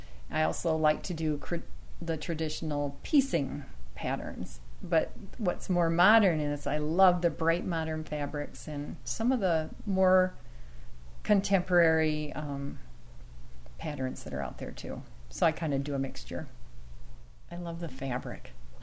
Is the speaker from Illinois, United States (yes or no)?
no; Orange City, Iowa, United States; I am from Orange City, Iowa, and I work in a quilt shop in Sioux Center